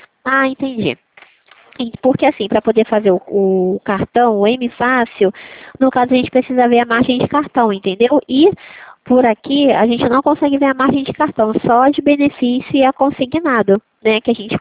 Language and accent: Portuguese; Rio de Janeiro, Brazil; eu sou de Santa Cruz, Zona Oeste do Rio de Janeiro, aqui perto de Campo Grande, Zona Oeste do Rio, da capital.